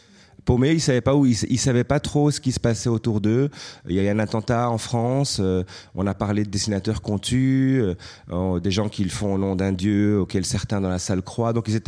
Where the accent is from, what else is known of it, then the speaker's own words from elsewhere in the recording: Brussels, Brussels-Capital Region, Belgium; moi je viens de Bruxelles, c'est juste à côté, je suis un voisin.